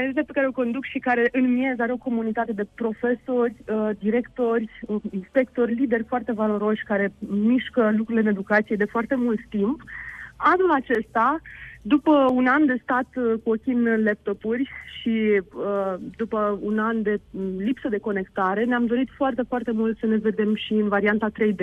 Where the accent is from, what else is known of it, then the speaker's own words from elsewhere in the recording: Iași, Iași County, Romania; Eu însă, în practic, fac naveta între Scoția și România. Eu am venit și sunt din Iași, așa că Iași este orașul meu de suflet.